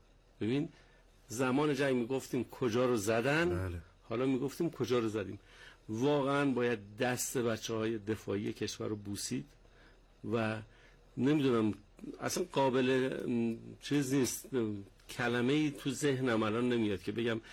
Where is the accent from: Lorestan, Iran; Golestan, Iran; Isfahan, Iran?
Lorestan, Iran; Khorramabad; من اهل خرم‌آبادم